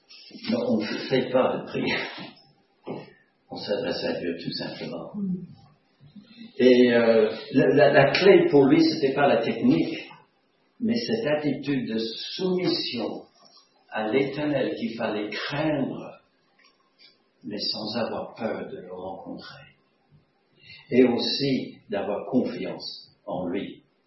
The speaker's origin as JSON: {"language": "French", "country": "United States", "tie": "born or raised there", "said": "Vous savez, j'ai grandi aux États-Unis et j'ai écouté les autres prier et j'ai commencé à prier."}